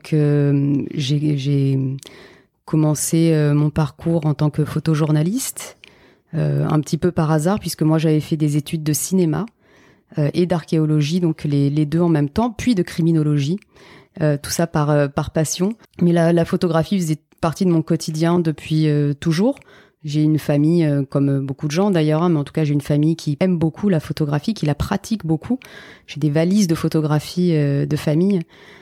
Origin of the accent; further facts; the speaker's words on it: Port-Saint-Louis-du-Rhône, Provence-Alpes-Côte d'Azur, France; also born or lived in French Guiana; now in Marseille, France; là où j'ai passé le plus d'années dans mon enfance, c'était en Camargue, à Port-Saint-Louis-du-Rhône, pendant quasiment toute la primaire, et ensuite en Guyane.